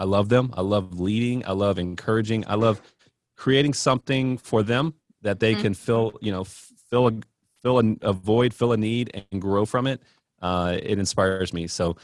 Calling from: Heath, Texas, United States; So I'm just outside of Dallas, Texas, in a small little town called Rockwall, Texas. Actually, Heath, Texas, which is a sister city of Rockwall, or used to be.

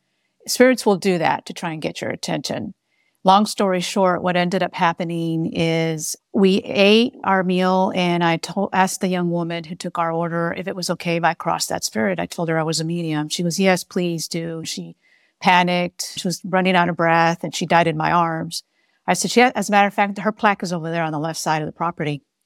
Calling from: Texas, United States; I live in a suburb of Austin, Texas.

